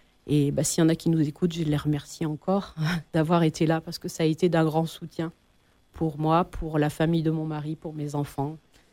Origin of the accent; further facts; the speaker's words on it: Auvergne-Rhône-Alpes, France; j'ai choisi de l'enterrer dans mon village natal, proche de Grenoble.